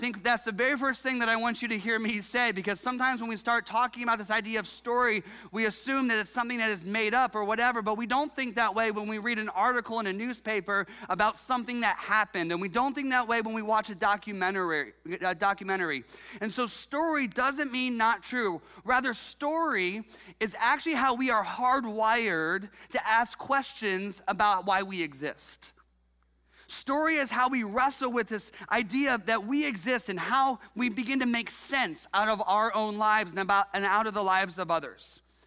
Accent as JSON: {"language": "English", "town": "Columbus", "region": "Ohio", "country": "United States", "tie": "born or raised there", "said": "I'm from Columbus, Ohio. I grew up there. My parents live there. I tell them stories about my life growing up there."}